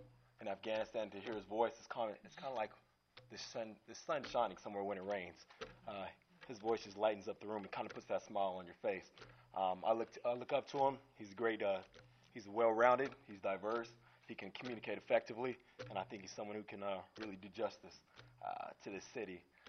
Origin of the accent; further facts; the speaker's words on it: West Covina, California, United States; I grew up here in West Covina. I went to Bishop Lamont High School, graduated, and then went to United States Military Academy, also known as West Point.